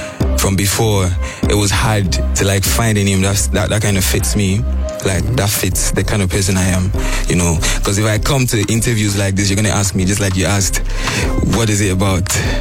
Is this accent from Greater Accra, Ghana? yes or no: no; Konongo, Ashanti, Ghana; but then I'm from Konongo, actually.